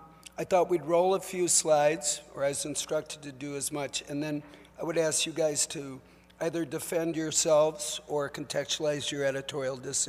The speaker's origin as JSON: {"language": "English", "region": "Minnesota", "country": "United States", "said": "The amazing thing about that accent, I'm from Minnesota, so is he. We turned out so different."}